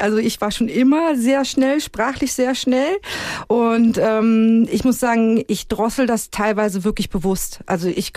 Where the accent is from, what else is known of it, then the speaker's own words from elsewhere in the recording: Germany; now in Switzerland; auch das erste Mal in meinem Leben Rassismus hier in der Schweiz erlebt. Das habe ich vorher nie erlebt, als Deutsche natürlich.